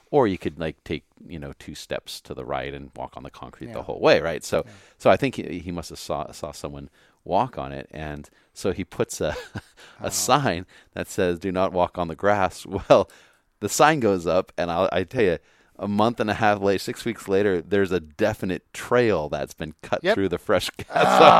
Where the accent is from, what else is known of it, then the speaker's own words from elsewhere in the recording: Pacifica, California, United States; I never forget when I was the parishioner growing up in Pacifica.